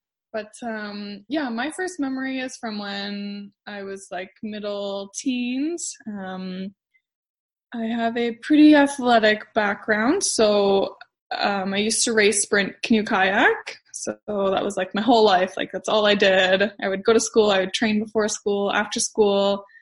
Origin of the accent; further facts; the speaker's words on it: Pickering, Ontario, Canada; So I'm on Chemung Lake, but I'm from Pickering, Ontario.